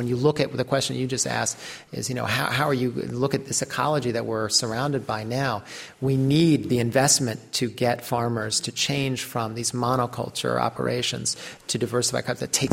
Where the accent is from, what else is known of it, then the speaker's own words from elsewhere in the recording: New York, United States; I come from the Lower Hudson Valley, New England.